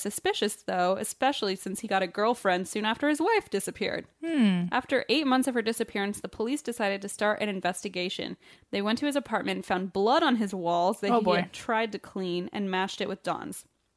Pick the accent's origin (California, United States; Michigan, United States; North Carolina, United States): California, United States; Lomita; I was born and raised in Lomita, California, and I've been here all my life. It's a very small, quiet town, and nothing big really happens here except this.